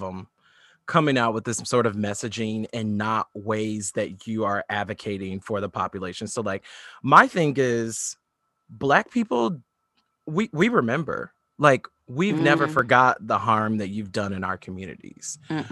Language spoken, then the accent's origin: English; Illinois, United States; I came from Southern Illinois, like a majority of Black people I know are just family and my town is like very, very white.